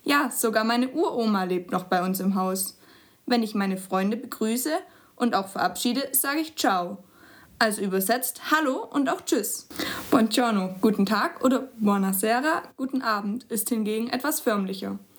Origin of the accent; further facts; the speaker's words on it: Italy; dir etwas über mein Heimatland Italien zu erzählen